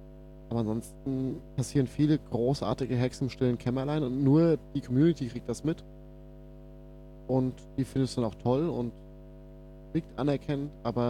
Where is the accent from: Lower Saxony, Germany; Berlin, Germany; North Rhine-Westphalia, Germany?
Berlin, Germany; Ich komme aus Berlin. Ich habe vorher im Rhein-Main-Gebiet gelebt